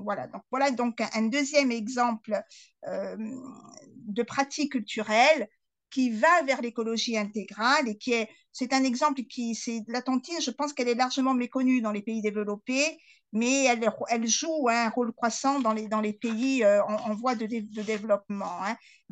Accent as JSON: {"language": "French", "region": "Corsica", "country": "France", "said": "aussi bien la pratique des confréries chez nous en Corse que la tontine."}